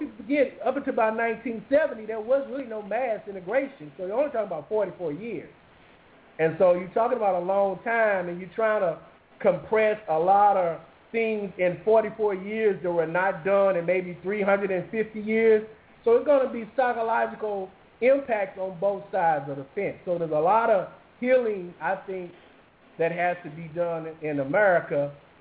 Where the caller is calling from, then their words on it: Houston, Texas, United States; I'm calling from Houston, Texas.